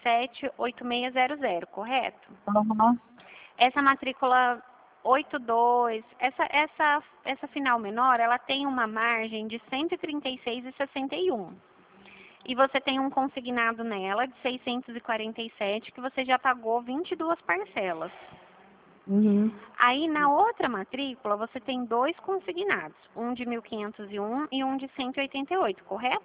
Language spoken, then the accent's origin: Portuguese; São Paulo, Brazil; Eu sou do estado de São Paulo